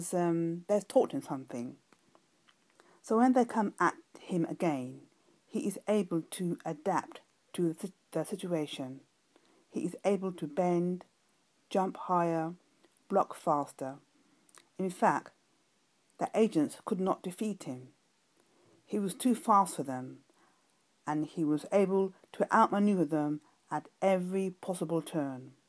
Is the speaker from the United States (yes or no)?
no; London, United Kingdom; from London, UK.